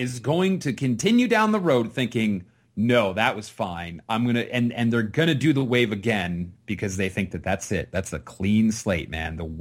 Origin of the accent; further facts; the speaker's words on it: Canada; It's 10 and 6 in Canada. I'm from Canada. I have that excuse.